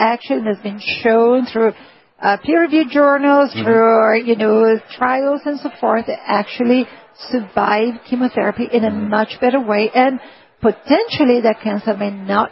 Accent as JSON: {"language": "English", "town": "Milan", "region": "Lombardy", "country": "Italy", "moved": "yes", "lives_now": "Gold Coast, Australia", "said": "I am from Milan. I'm an oncologist, an integrative oncologist. I work in Australia on the Gold Coast."}